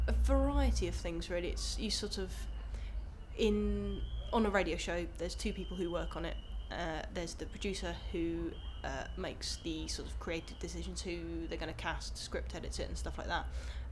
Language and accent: English; South East England, United Kingdom; now in London, United Kingdom; I'm 26 and I'm from London, but originally from Sussex.